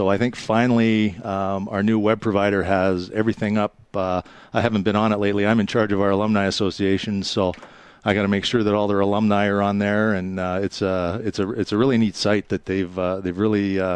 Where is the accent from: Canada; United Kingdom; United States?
Canada; Calgary, Alberta; A lot of the organizers find out, you know, that we're from Calgary